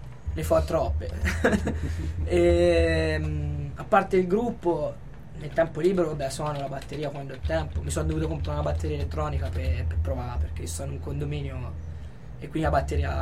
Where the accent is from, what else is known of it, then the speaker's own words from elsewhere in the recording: Chiusi, Tuscany, Italy; la domenica faccio dei corsi per i tamburini nel mio paese per i ragazzetti.